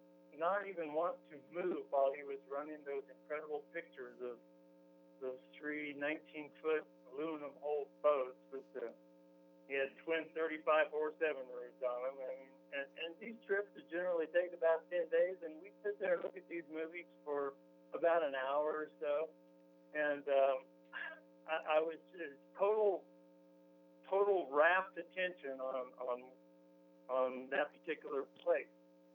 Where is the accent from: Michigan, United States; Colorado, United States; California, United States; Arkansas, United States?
California, United States; Fullerton; born there; I was born in Fullerton, California. It's in North Orange County, right next to Anaheim and Disneyland and all that.